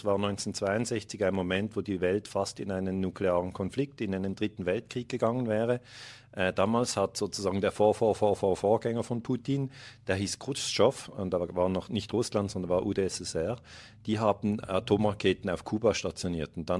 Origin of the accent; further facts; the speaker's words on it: Switzerland; ich bin Schweizer Bürger, ich bin 50 Jahre alt, ich bin zweifacher Familienvater